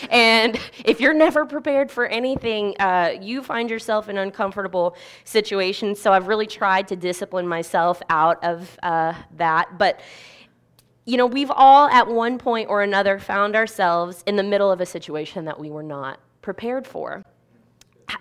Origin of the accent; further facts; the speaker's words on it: Winter Haven, Florida, United States; As Pastor Bill said, I am from Winter Haven, Florida. If you don't know where that is, nobody does, so that's fine. I usually tell people I'm from Legoland. Legoland, Florida.